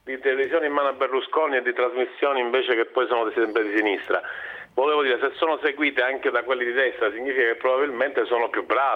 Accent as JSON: {"language": "Italian", "region": "Sicily", "country": "Italy", "said": "noi che siamo siciliani sappiamo come è stata gestita la nostra terra."}